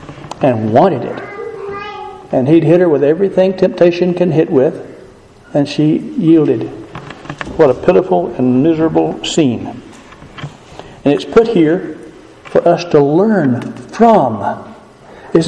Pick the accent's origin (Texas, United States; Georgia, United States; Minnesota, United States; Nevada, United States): Georgia, United States; all of the animals we used to have on the farm where I grew up in Georgia, not one of them knew he was naked.